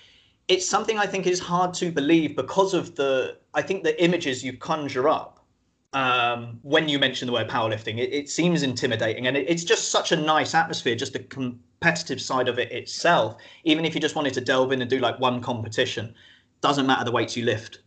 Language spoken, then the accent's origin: English; Lewis, Scotland, United Kingdom; also born or lived in Australia; now in Brighton, United Kingdom; on the ships, in my hometown in Lewis, and then over in Australia, and then back here in Brighton.